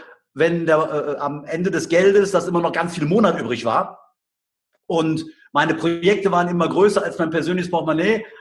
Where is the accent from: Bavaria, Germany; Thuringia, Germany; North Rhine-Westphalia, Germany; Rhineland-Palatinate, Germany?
North Rhine-Westphalia, Germany; Cologne; Ich bin ja nun im Rheinland groß geworden, eine echte Kölschjung.